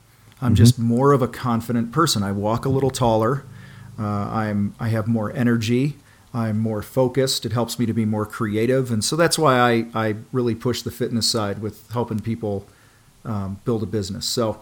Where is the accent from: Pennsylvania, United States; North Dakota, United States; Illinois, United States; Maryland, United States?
Illinois, United States; Chicago; I'm from the Chicago area. I traveled the world in the Marine Corps, and my wife and I decided to pack up our stuff earlier this year and move our three kids and us out here.